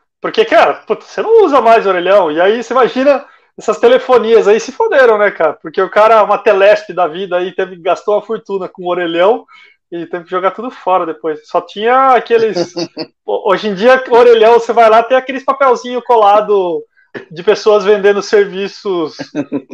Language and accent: Portuguese; Rio das Pedras, São Paulo, Brazil; Eu sou misturado. Eu sou nascido em São Paulo, morar no interior, em Piracicaba, ali, Rio das Pedras, famosa cidade doçura, que ninguém conhece, então a gente fala que é de Piracicaba.